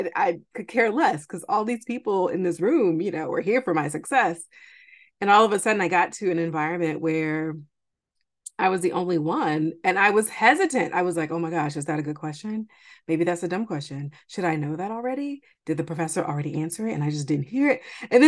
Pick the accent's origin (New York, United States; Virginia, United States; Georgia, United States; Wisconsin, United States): Georgia, United States; Columbus; I grew up in Georgia, in Columbus, Georgia, and really got excited about STEM and math at an early age